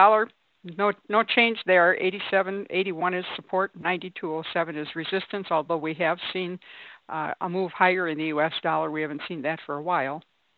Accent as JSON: {"language": "English", "region": "Wisconsin", "country": "United States", "said": "I always follow Lake Michigan, okay, and see how much Lake Michigan freezes, because I was from Wisconsin, right?"}